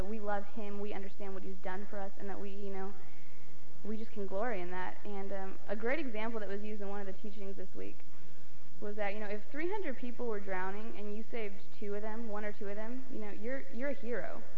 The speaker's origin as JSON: {"language": "English", "town": "Ventura", "region": "California", "country": "United States", "said": "I'm from Ventura, California. I am 14 years old."}